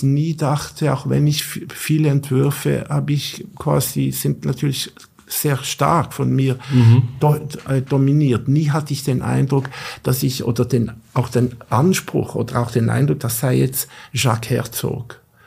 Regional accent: Basel, Basel-Stadt, Switzerland; Ich komme aus dem Klein-Basel, Mittelstand, also eher bescheidene Verhältnisse.

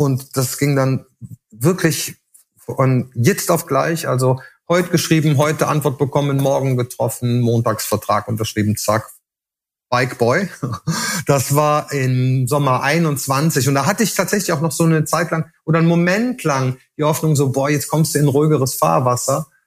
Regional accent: Cologne, North Rhine-Westphalia, Germany; Ich bin zugereister Eifler, aber nicht so richtig zugereist. Also ich bin Kölner, in Köln geboren, sozialisiert in Köln. Meine Mama kam allerdings schon aus der schönen Eifel.

